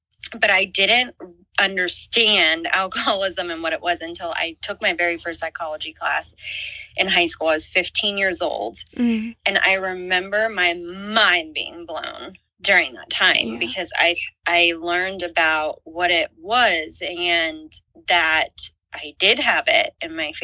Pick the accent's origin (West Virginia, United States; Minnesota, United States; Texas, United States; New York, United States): West Virginia, United States; I grew up in West Virginia. I'm a 90s baby. I was born in the 80s, but grew up in the 90s.